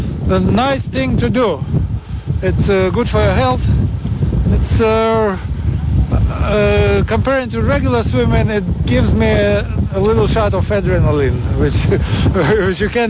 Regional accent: Saint Petersburg, Russia; I'm from St. Petersburg, Russia.

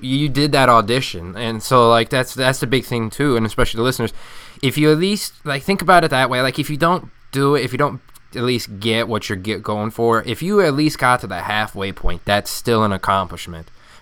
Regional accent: Illinois, United States; now in Phoenix, United States; I'm a small town kid. I grew up in Northern Illinois, and where it's cornfields

